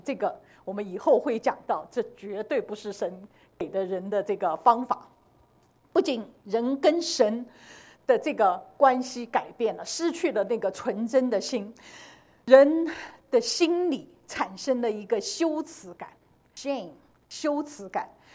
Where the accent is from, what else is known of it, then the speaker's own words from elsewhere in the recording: China; 我们大陆人是做不到的，因为我们受的是无神论的教育